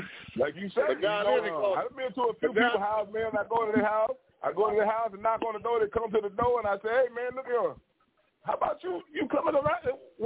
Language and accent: English; Mississippi, United States; From the south. I'm from down here in Mississippi.